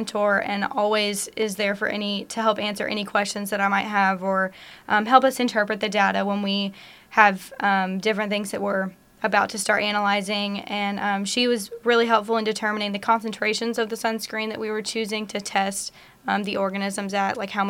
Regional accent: Bryant, Arkansas, United States; So I'm originally from Bryant, Arkansas, and I kind of knew that I didn't want to stay super close to home

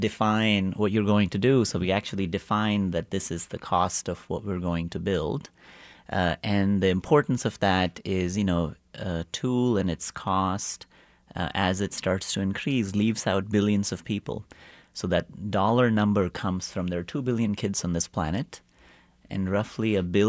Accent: India; You know, I grew up in India

